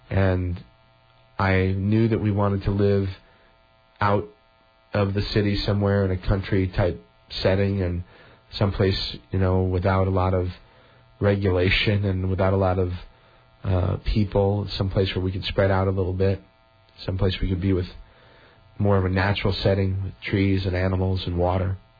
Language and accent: English; Chicago, Illinois, United States; now in Missouri, United States; I'm from the Chicago area originally, but being in Missouri, although for some people it might not be, that great, for me it's amazing.